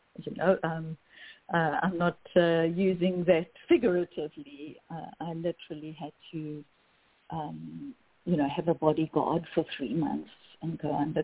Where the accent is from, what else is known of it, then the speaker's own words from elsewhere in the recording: South Africa; moved away as an adult; now in United States; So I'm actually South African, born and bred. I've been in the U.S. for 10 years. And my heritage is Greek. So that's why you are hearing a very mixed accent.